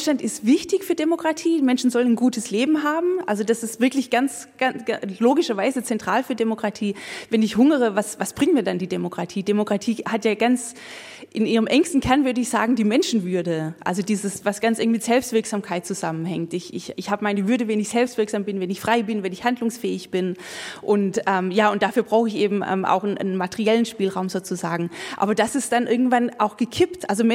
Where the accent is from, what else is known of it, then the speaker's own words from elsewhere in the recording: Germany; Wir, gerade als Deutsche, müssen wir immer daran erinnern, wie das dazu gekommen ist.